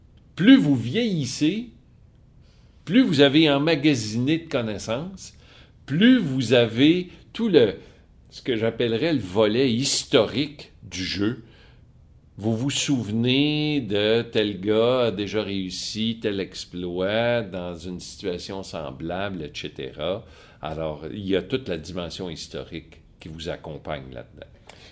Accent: Saint-Hyacinthe, Quebec, Canada; comme moi je suis de Saint-Hyacinthe, hein?

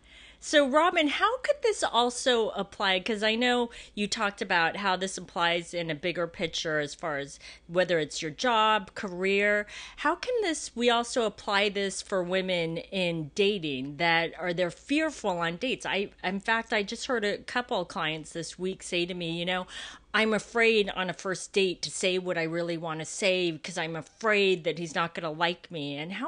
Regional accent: United States; born there; And I'm Japanese. I was born in the United States, but I'm Japanese.

